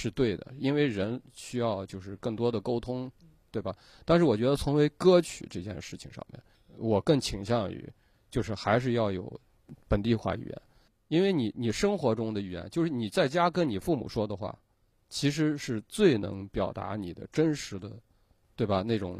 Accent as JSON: {"language": "Chinese", "town": "Yinchuan", "region": "Ningxia", "country": "China", "tie": "born or raised there", "said": "比如说我爸是河北的我妈是浙江的，就是所以我那个长在银川里面"}